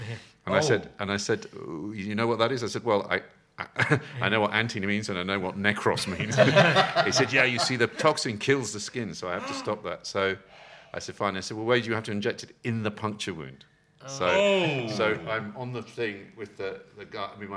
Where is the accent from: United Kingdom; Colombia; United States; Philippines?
United Kingdom; England; So I go, and being very English, I go up to the counter and say